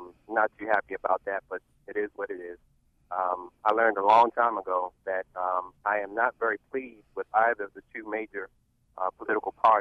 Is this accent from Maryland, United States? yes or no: yes; Baltimore, Maryland, United States; in my hometown, in my city. There are a lot of things about Baltimore that I love with a passion